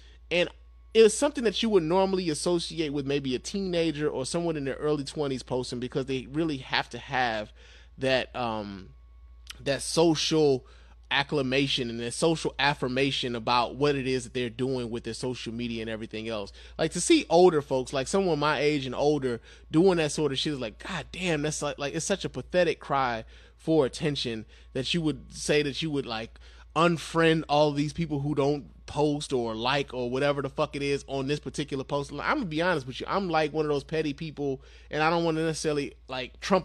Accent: Chicago, Illinois, United States; I'm from Chicago. What do you want from me, right?

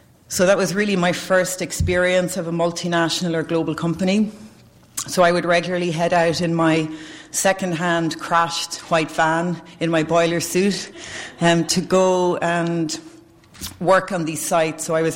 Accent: Ireland; you'll probably gather from my accent that I'm not from Boston. I'm not even from the US, so I was born in a little island on the far side of the Atlantic Ocean called Ireland, with about 6 million people, and I grew up there and I went to college there.

